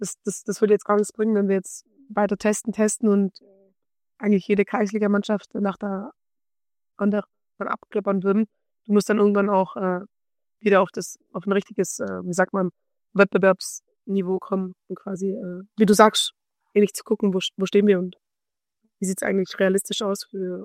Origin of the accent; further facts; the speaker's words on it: Hechingen, Baden-Württemberg, Germany; Wir kommen ja beide aus Hechingen